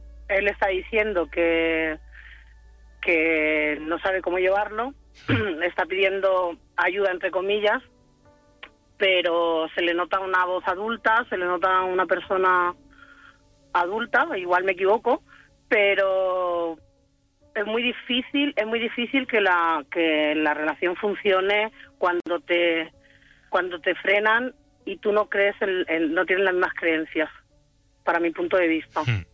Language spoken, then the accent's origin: Spanish; Balearic Islands, Spain; Ellos viven en Almería, yo en Mallorca, soy de Mallorca